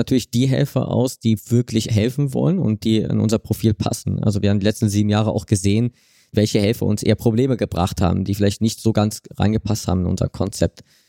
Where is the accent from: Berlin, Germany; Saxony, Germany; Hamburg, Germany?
Berlin, Germany; born there; Ich bin auf jeden Fall in Berlin geboren und habe eine große, große Beziehung auch zu Berlin. Habe eine Zeit lang jetzt außerhalb von Berlin gelebt und habe dann nochmal gesehen, was ich an Berlin gebraucht habe und bin froh, jetzt wieder hier zu sein.